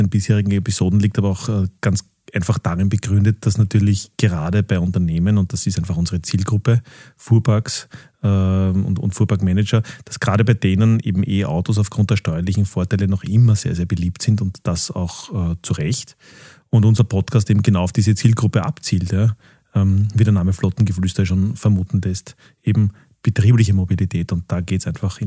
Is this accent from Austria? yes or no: yes; Vienna, Austria; Ich bin ein gebürtiger Wiener, habe aber nicht immer direkt in Wien gelebt, sondern auch eine Zeit lang leicht außerhalb von Wien.